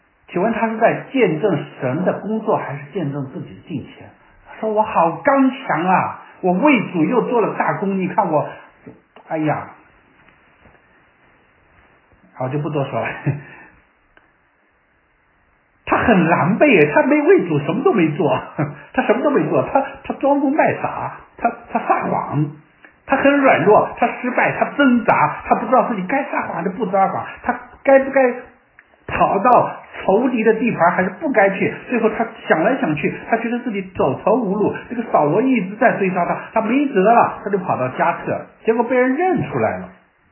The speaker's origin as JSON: {"language": "Chinese", "country": "China", "said": "因为照着我们中国人的传统，你不这样做，你就是个忘恩负义"}